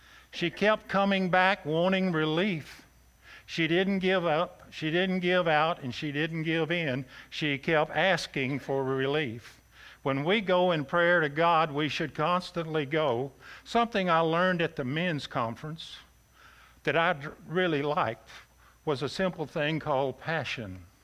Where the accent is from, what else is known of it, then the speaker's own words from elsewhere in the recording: Texas, United States; I was raised in Texas, you know.